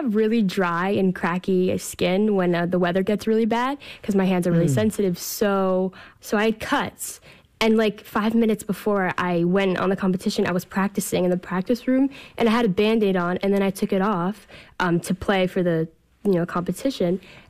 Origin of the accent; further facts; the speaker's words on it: United States; born there; Yeah, I was born in this country, but I kind of wish I was born in Russia.